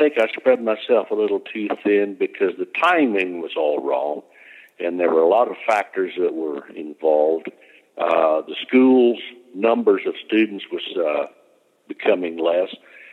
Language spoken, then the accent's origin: English; Atwood, Kansas, United States; As I said, I grew up in Woods High School in Atwood, and Verl McClellan was my wrestling coach, and he encouraged me to come out.